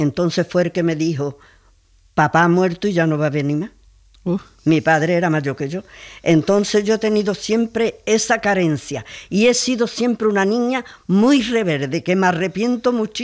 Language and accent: Spanish; Nerva, Andalusia, Spain; born there; Yo nací en Nerva, provincia de Huelva, sí.